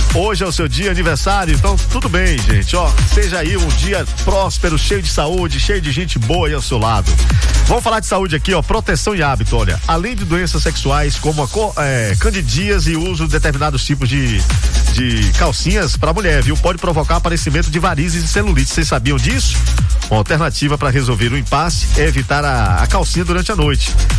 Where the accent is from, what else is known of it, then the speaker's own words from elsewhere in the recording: Northeast Region, Brazil; Olha, gente, eu sou nordestino, hein? Sou nordestino, então posso falar com propriedade.